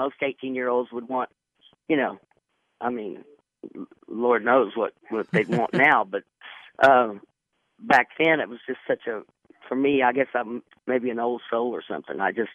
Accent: Las Vegas, Nevada, United States; I come from Las Vegas, that's where I live, me and my dad, and came to Nashville for 2 weeks

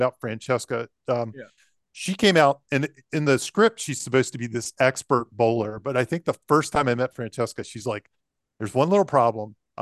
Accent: Catonsville, Maryland, United States; So I grew up in Catonsville and there was a lot of bowling in Catonsville when I was a kid.

